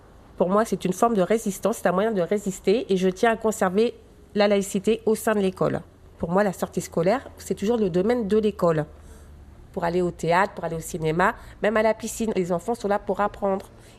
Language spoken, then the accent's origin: French; Aubervilliers, Île-de-France, France; je suis d'origine berbère. J'ai vécu toute ma jeunesse à Aubervilliers. J'ai quitté Aubervilliers pour m'installer dans l'Oise. Je suis née en France